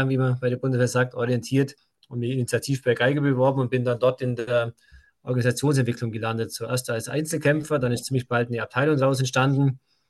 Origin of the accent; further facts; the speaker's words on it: Sonthofen, Bavaria, Germany; Ich bin geboren und aufgewachsen in Sonthofen, also im Allgäu, südlichen Allgäu.